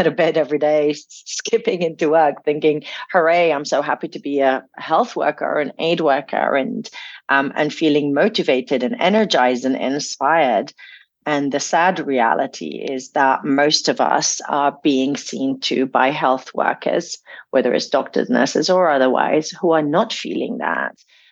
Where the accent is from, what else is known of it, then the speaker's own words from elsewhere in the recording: Damascus, Damascus Governorate, Syria; I remember, you know, being age 6 and growing up in Damascus and playing with my siblings and my cousins